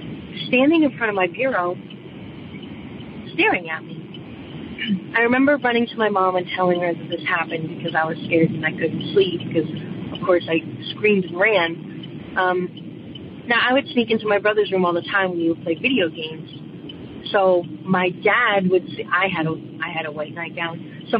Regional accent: Connecticut, United States; I'm from Connecticut. My whole life, I lived in Rhode Island until just the past 5 or 6 years.

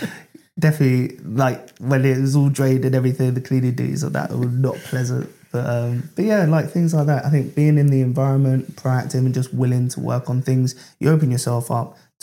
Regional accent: London, United Kingdom; I suppose it's perks of like growing up in London.

